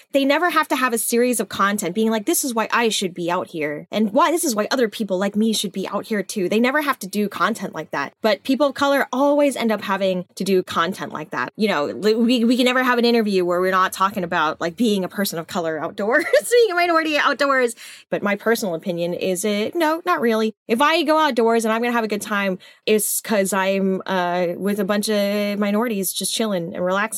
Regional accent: Texas, United States; I'm from Texas. It should not be this hard for me to go hunting.

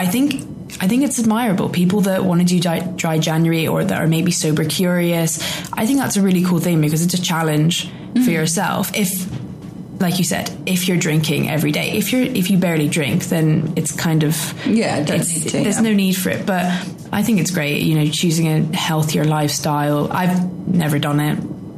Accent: Spain; growing up in Spain

